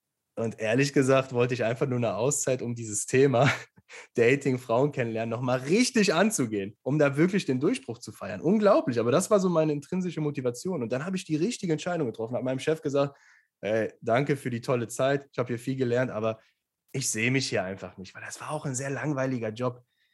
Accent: Leverkusen, North Rhine-Westphalia, Germany; now in Düsseldorf, Germany; ich komme ja aus Leverkusen, da geht jetzt nicht so viel. 150.000 Einwohner ist okay, aber Köln, Düsseldorf, das sind die Städte hier in NRW. Und ich bin damals mit 25 nach Düsseldorf gezogen

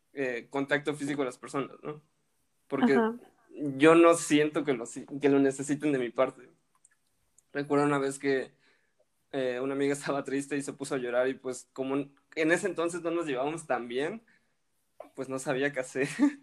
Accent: Mexico; me han preguntado si realmente soy mexicano. Y es como, pues, sí, ¿no? Nací ahí, güey.

